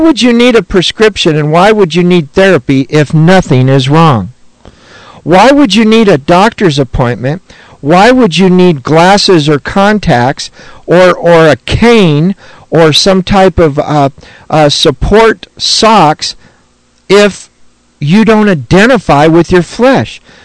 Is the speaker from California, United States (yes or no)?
no; Birmingham, Alabama, United States; We are from Birmingham, Alabama, and we are actually in Tulsa this week visiting.